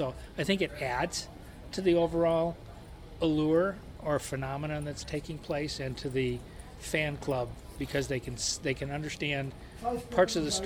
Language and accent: English; South Dakota, United States; Well, I'm not an expert in Laura Ingalls, but I grew up in South Dakota, so I grew up reading the stories as well.